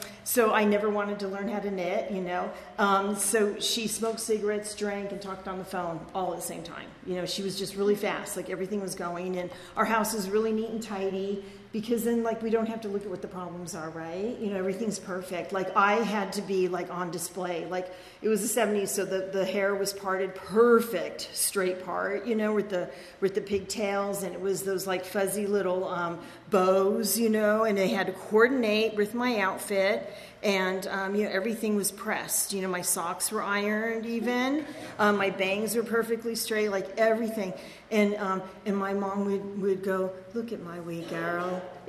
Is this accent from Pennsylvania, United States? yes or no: no; Venice, California, United States; So I grew up in Venice, over by the beach, just like a mile from the beach.